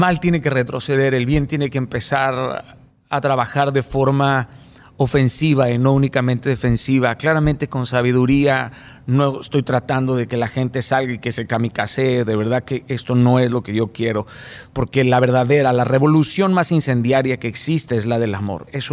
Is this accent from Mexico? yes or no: yes; Mazatlán, Sinaloa, Mexico; Yo crecí en Mazatlán, Sinaloa, querido. Es un puerto que fue golpeado por la violencia